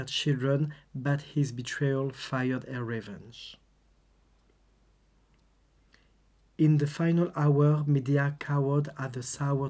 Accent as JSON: {"language": "English", "country": "France", "also_born_or_lived": "Glasgow, United Kingdom / Canada", "second_language": "English", "moved": "as an adult", "said": "And so I come from France, and I came over to Glasgow the first time when I was 21 years old. I stayed here for 14 years, then moved to Canada for 10 years."}